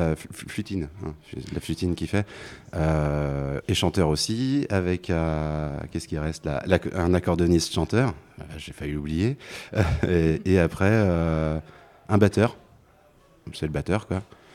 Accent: Brittany, France; Moi, je suis breton.

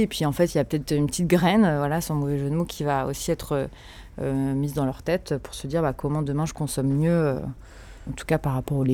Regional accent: Nantes, Pays de la Loire, France; je suis nantaise et je suis maraîchère

